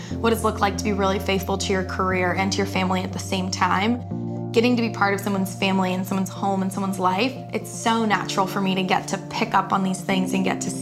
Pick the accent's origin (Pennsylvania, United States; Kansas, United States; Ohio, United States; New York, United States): Ohio, United States; Cincinnati; And I said, well, I'm from Cincinnati. What are you guys doing out here? We left Cincinnati on the same day